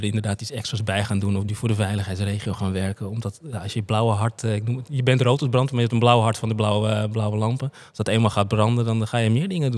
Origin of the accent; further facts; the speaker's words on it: Schagen, North Holland, Netherlands; Ik kom uit de regio Noord-Holland-Noord. In het mooie Schagen.